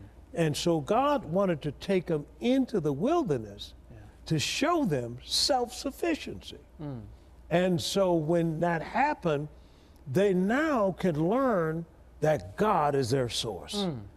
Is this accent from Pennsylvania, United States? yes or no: no; Tuskegee, Alabama, United States; born there; I was born in Tuskegee, Alabama.